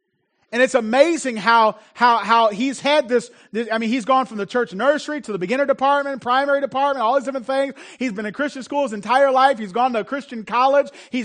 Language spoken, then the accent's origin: English; Gary, Indiana, United States; born there; I was born in Gary, Indiana. At the time I was born there, it was the murder capital of the world.